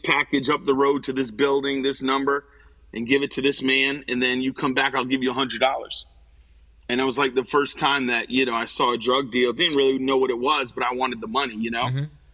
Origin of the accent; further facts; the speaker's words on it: New London, Connecticut, United States; born there; I was born in New London, Connecticut, not in great circumstances.